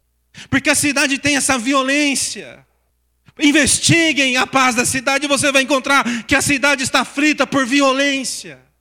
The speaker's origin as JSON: {"language": "Portuguese", "town": "Tupã", "region": "São Paulo", "country": "Brazil", "said": "Eu sou lá de Tupã, Tupã não tinha tanta violência tal."}